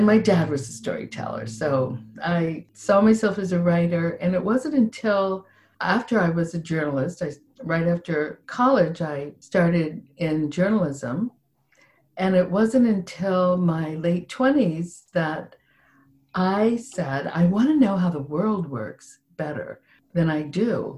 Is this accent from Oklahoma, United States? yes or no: no; Ohio, United States; also born or lived in Ashland, Kentucky / Western Pennsylvania / Central Illinois; Well, I was born in Ashland, Kentucky, and raised in Southern Ohio, Western Pennsylvania, and Central Illinois.